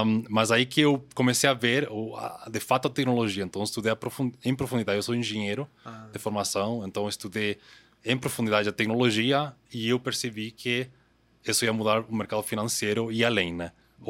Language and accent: Portuguese; Chile; Portuguese is a second language; Eu sou chileno, estudei, fiz faculdade lá.